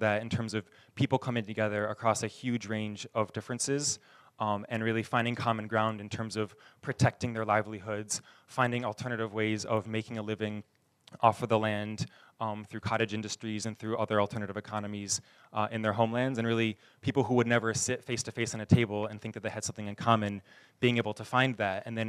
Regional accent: New York, United States; I grew up around here on Seneca Lake. I've been away from home on and off for the past 6 years

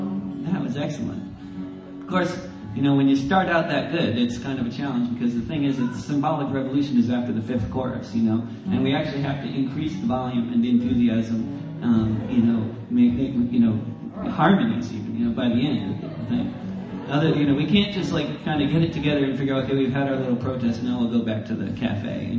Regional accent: Boston, Massachusetts, United States; now in Olympia, United States; Now he's police chief in Boston, my hometown.

